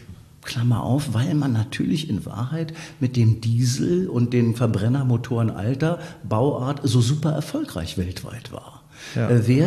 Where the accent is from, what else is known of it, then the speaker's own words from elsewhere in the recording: Berlin, Germany; born there; in Berlin, wo ich geboren bin